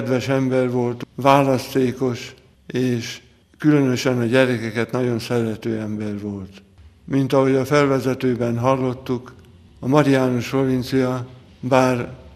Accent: Markaz, Heves, Hungary; nem szülőfalumban, hanem a nevelkedő falumban, Markazon

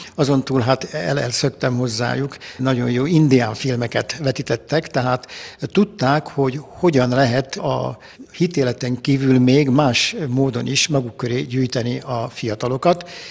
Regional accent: Pécs, Baranya, Hungary; Pécsett születtem egy igazán katolikus, gyakorló keresztény családban, így Pécs városának szinte majdnem minden templomát már gyerekkoromban végigjártam.

